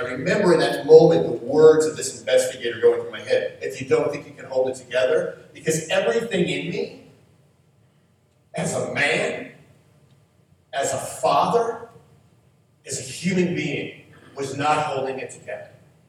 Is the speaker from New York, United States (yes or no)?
yes; New York, United States; and I'm from New York. I have no concept of like harvesting or like what any cool farm illustrations that I could come up with or anything.